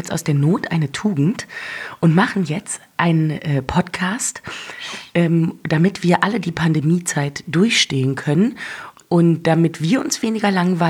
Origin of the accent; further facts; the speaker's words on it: North Rhine-Westphalia, Germany; Ich komme nämlich ursprünglich aus dem Ruhrgebiet.